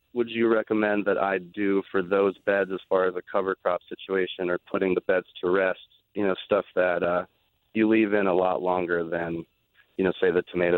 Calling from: Chester, New Jersey, United States; I'm calling from Chester, New Jersey.

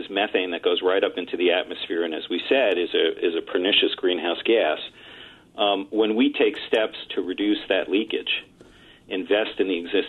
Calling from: New Jersey, United States; You know, I'm calling you from New Jersey. We continue to invest in solar here in our state.

